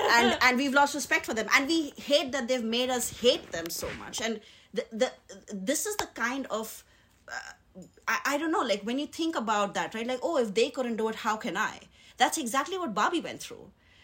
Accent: India; I'm from India.

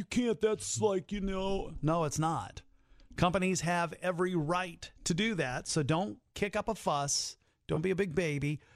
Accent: United States; Personally, as an American, I've just been embarrassed that the leading space nation in the world has not had a rocket for our own astronauts to fly on for the last 9 years

